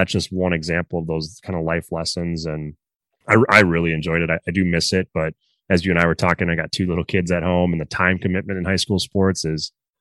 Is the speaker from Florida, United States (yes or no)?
no; Milwaukee, Wisconsin, United States; I am in Milwaukee, Wisconsin. I'm in Packer country.